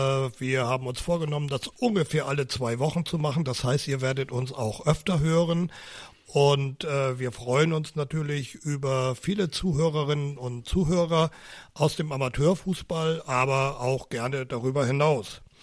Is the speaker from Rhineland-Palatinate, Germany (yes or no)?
no; Lower Saxony, Germany; Ich komme ja vom Dorf aus Nordniedersachsen